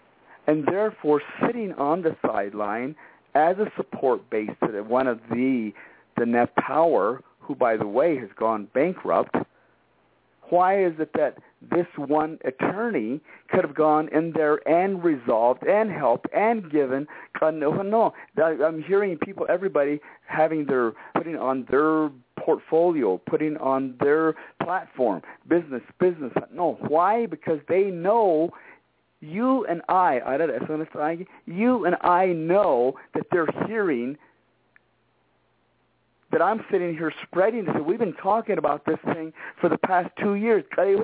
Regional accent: Shiprock, New Mexico, United States; born there; I was born in Shiprock. I'm one of you.

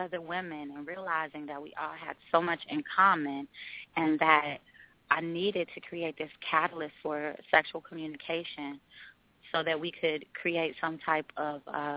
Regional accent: Oakland, California, United States; And, you know, I'm from East Oakland. I'm very, very light in complexion.

